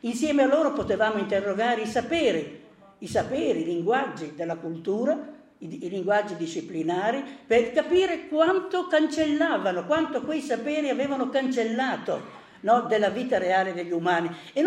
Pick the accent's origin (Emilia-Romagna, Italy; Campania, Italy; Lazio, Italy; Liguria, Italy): Emilia-Romagna, Italy; io sono cresciuto in Romagna, un paese di sinistra, partiti comunisti, eccetera